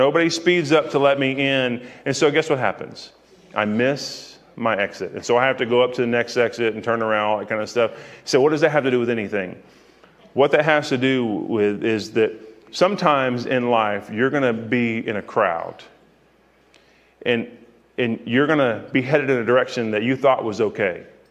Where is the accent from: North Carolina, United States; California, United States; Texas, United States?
Texas, United States; Freeport; also born or lived in Florida / Missouri / Arkansas; I was born in Florida, and I've lived in Missouri and Arkansas and Fort Worth and Needville and all kind of places. And so I ended up graduating from a town in Freeport, Texas, down on the coast, Surfside, Lake Jackson.